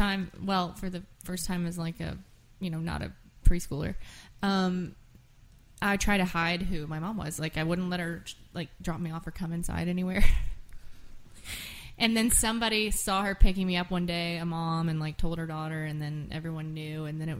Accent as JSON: {"language": "English", "town": "Nashville", "region": "Tennessee", "country": "United States", "tie": "born or raised there", "said": "I was born in Nashville, so all my close friends are just people I went to school with when I was 11."}